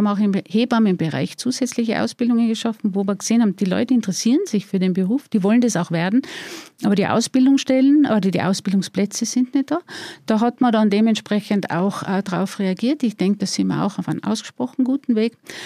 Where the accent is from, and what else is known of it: Tyrol, Austria